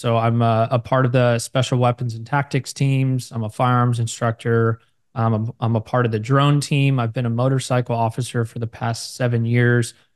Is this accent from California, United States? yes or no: yes; Millbrae, California, United States; I was born and raised in Millbrae, California, which is about 15 minutes south of San Francisco.